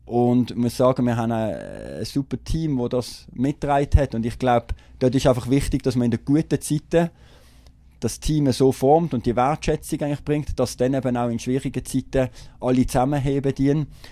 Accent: Pfäffikon, Switzerland; Ich bin selber in Pfäffigen aufgewachsen.

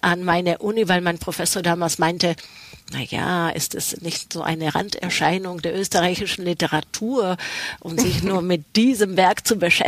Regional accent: Czechia; first language Czech; German is a second language; als ich Deutsch gelernt habe, habe ich verstanden, wie viele deutsche Wörter eigentlich in meiner Muttersprache vorkommen. Du hast im Tschechischen eine gesprochene Sprache und eine Schriftsprache.

